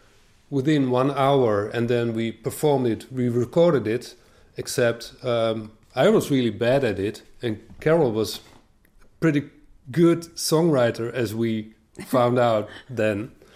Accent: eastern Netherlands, Netherlands; now in Amsterdam, Netherlands; I'm from a farmer country, east of Holland.

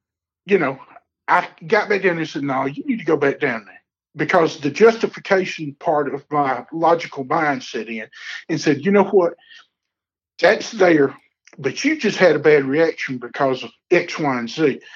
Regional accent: Southern United States, United States; Well, I'm from the South. I know how thunderstorm is. I was born and raised.

